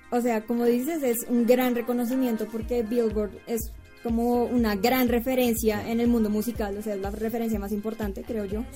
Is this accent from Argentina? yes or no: no; Colombia; soy la única colombiana y la única mujer presente